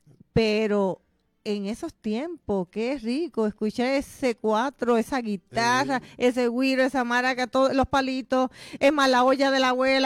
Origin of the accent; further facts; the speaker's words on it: Puerto Rico; como somos puertorriqueños y siempre nos la inventamos